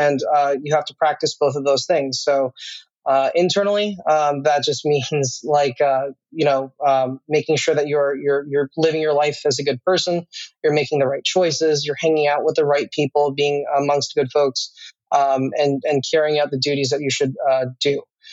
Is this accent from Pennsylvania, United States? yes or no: no; New York, United States; I born and raised in New York State. Was born just north of New York City, and I pretty much lived there until I went to college.